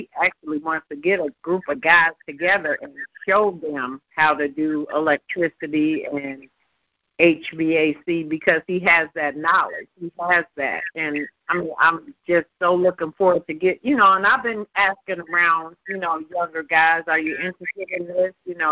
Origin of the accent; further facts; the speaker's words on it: Illinois, United States; I'm from Illinois